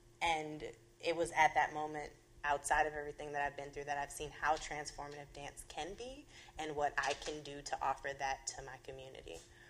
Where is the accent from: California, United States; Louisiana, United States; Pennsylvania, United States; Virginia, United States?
Louisiana, United States; New Orleans; I'm from New Orleans East in a community where there's nothing for youth to do at all.